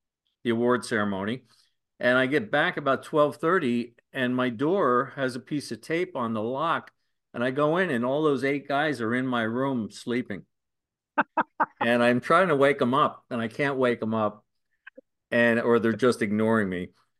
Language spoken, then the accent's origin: English; New Jersey, United States; I grew up in the bowels of New Jersey.